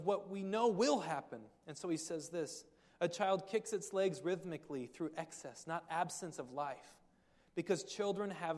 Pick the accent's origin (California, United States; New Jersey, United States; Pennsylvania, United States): California, United States; I grew up in South Orange County. Our area code was 949.